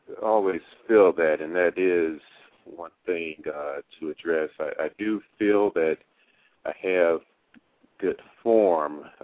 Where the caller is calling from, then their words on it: Detroit, Michigan, United States; Detroit, Michigan.